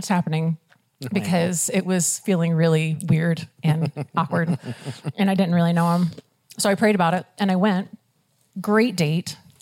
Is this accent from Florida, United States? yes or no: yes; Florida, United States; So we met, I'm from Florida originally. He is from here in Washington.